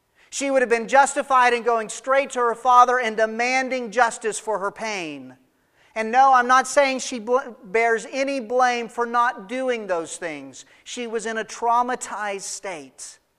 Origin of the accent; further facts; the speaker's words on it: New Mexico, United States; I grew up in New Mexico, so I have pretty graphic images of what desolate looks like.